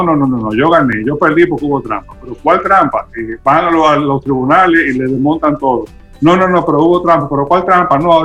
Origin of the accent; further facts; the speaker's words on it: Dominican Republic; como sociedad dominicana y todas las sociedades del mundo, no somos ajenos